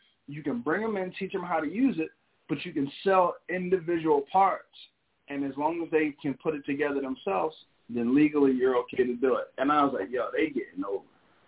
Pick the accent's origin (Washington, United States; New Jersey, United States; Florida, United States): New Jersey, United States; now in Virginia, United States; I was like, baby, I'm from Jersey. I ain't never been in the military.